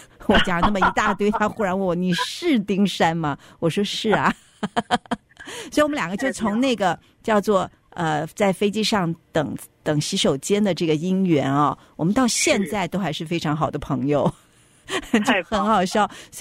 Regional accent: United States; 我们在美国出生，在美国长大，叫我们老外。

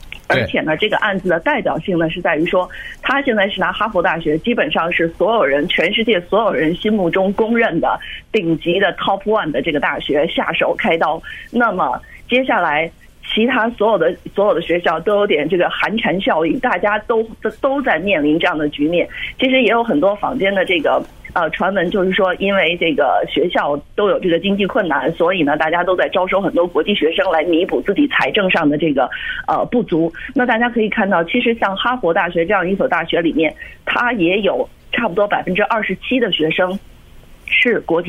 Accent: United States; 也就是我们美国人非常流行说这个 STEM 这个行业里面

